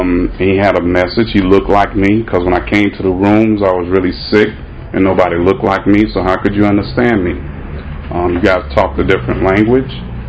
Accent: Jacksonville, Florida, United States; I grew up in Jacksonville, Florida. So, welcome to the guy, Jacksonville Beach. I grew up on the west side, I-10 and McDuff.

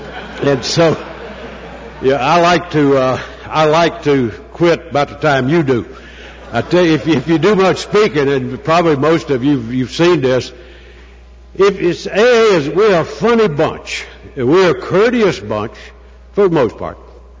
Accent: Southern Pines, North Carolina, United States; I'm from Southern Pines, North Carolina, and I'm a member of the Primary Purpose Group.

